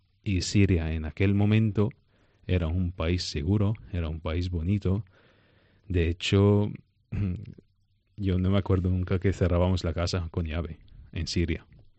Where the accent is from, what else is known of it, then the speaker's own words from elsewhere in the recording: Venezuela; born there; also born or lived in Syria; Salgo a Venezuela, digo, voy a volver a mi país natal.